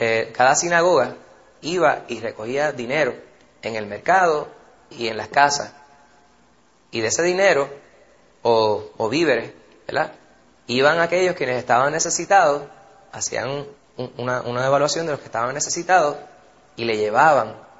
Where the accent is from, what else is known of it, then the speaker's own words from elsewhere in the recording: New York, United States; born there; Yo nací en Nueva York, New Yorkican